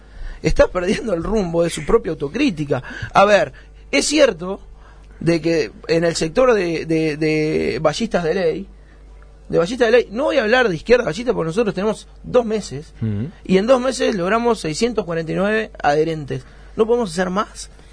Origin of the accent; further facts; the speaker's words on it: Artigas, Uruguay; soy del departamento de Artigas, soy de la ciudad de Artigas, y conozco bastante la historia